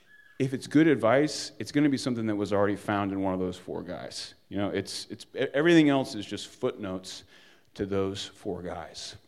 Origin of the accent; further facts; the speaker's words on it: New York, United States; New York is the snobbiest place on earth. And I say that as a New Yorker, you know, I mean, I'm as guilty as everybody else.